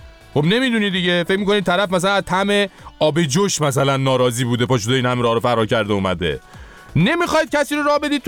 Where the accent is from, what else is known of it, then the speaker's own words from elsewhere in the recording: Iran; البته خب بگم ما چون ایرانی هستیم